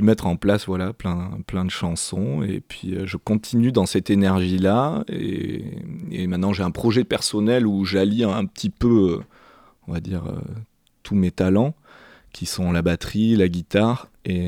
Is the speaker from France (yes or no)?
yes; Solferino, Nouvelle-Aquitaine, France; born there; je suis né dans les Landes, dans un petit village qui s'appelle Solferino.